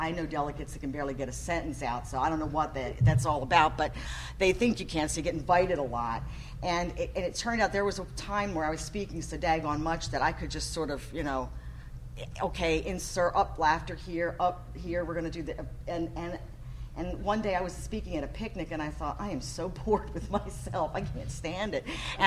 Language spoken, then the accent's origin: English; New Jersey, United States; born there; also born or lived in Southern US; now in Virginia, United States; I was born in New Jersey, and my dad was in the Army, so we lived all over, but mostly it was in the South. And then 25 years ago, I moved to Virginia.